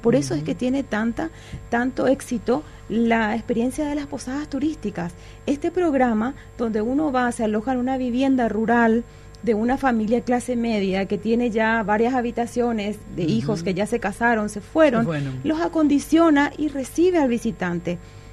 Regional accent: Asunción, Paraguay; also born or lived in Alto Paraná; Yo soy de Asunción, pero estuve comisionada trabajando en Alto Paraná 14 años con toda mi familia.

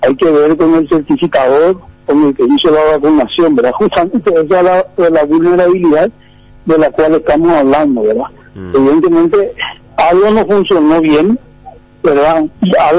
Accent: Paraguay; somos todos paraguayos

